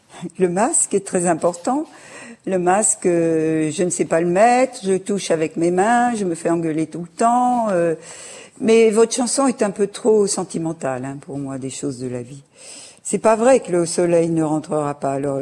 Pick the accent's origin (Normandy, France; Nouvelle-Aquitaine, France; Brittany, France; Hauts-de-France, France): Hauts-de-France, France; Berck; born there; Je suis née à Berck où c'était les hôpitaux qui comptaient.